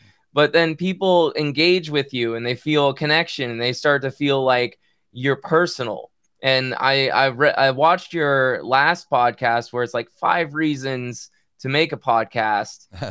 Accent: Los Angeles, California, United States; I grew up in Los Angeles and we had the world famous KROQ, K-Rock.

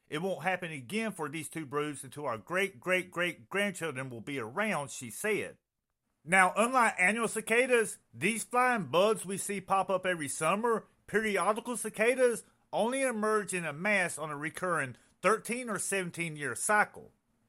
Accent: Lawrence, South Carolina, United States; but in my hometown, Lawrence, South Carolina, let me show you what our district's doing.

